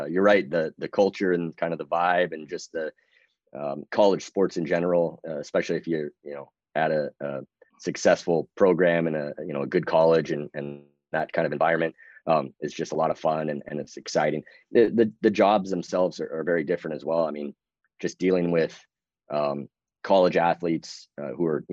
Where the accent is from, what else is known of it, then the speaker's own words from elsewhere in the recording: Seattle, Washington, United States; also born or lived in New England / New Jersey; You know, I grew up in Seattle, and then obviously went to school and lived in New England for a long time, and New Jersey.